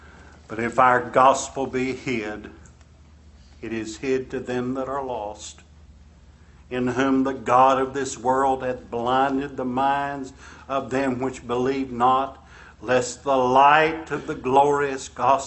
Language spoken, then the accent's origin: English; Bassett, Virginia, United States; you know, I grew up in Bassett, Virginia. Corporate headquarters of Bassett Furniture Company.